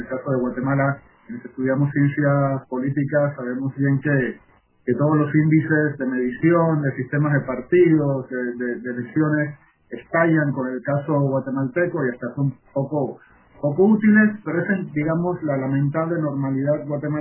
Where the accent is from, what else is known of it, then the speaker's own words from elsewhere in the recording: Panama; estando en Panamá y siendo panameño